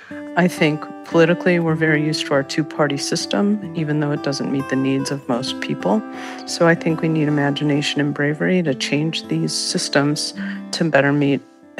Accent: White Plains, New York, United States; I'm from White Plains, New York.

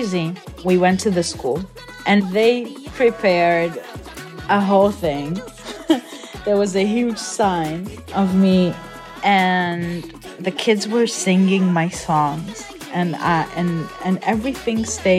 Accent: Tel Aviv, Tel Aviv District, Israel; also born or lived in Nigeria; I am a musician from Tel Aviv

